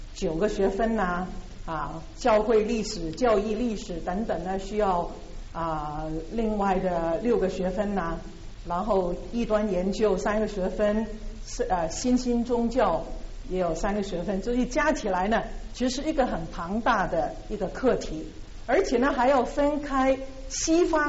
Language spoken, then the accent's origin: Chinese; Guangdong, China; Chinese is a second language; 我的普通话呢讲的不标准的，我是广东人哈。